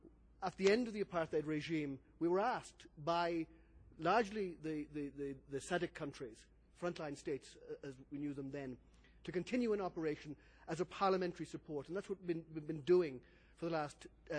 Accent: Ireland; I come from Ireland, and we have a novel solution to Northern Ireland

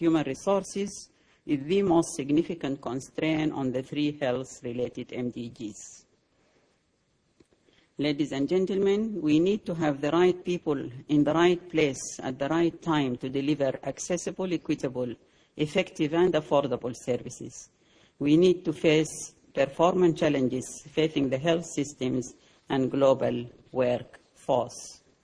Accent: Sudan; I come from Sudan, the largest country in Africa and one of the least developed

